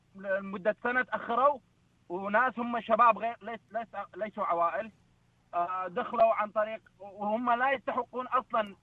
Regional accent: Iraq; now in Australia; أنا كنت لاجئ رحت قضيت فترة بأحدى دول الجوار أنا من العراق قضيت سنتين ونص

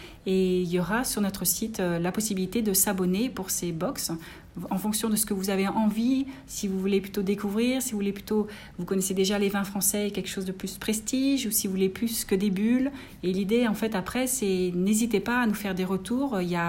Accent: France

